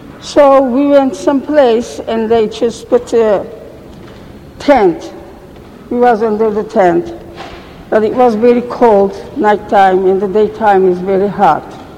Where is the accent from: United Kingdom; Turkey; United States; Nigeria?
Turkey; Eskişehir; English is a second language; moved away; I am from Eskişehir. I born there 1908. And I was a little girl.